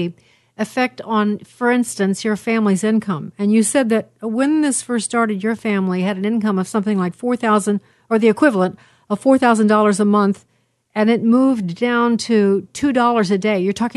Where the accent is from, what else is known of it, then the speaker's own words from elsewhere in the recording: Chicago, Illinois, United States; I'm from Chicago, and we had a housing area called Cabrini Green that was government housing mostly for minorities.